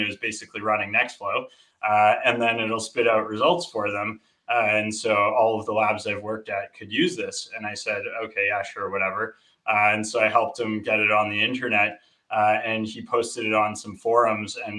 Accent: Toronto, Ontario, Canada; born there; Originally, I was born in Toronto.

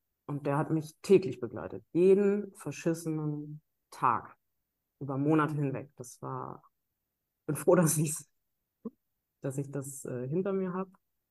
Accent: Thuringia, Germany; moved away as an adult; also born or lived in Hesse; now in Bremerhaven, Germany; Also ich bin in Thüringen aufgewachsen. Ich bin in Hessen geboren, in Thüringen aufgewachsen und dann mit 18 nach Bremerhaven.

